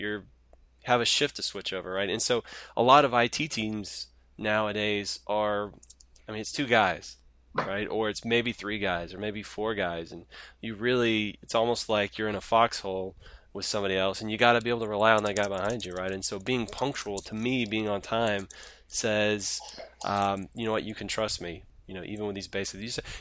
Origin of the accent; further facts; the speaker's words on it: Waco, Texas, United States; I grew up in Waco, Texas.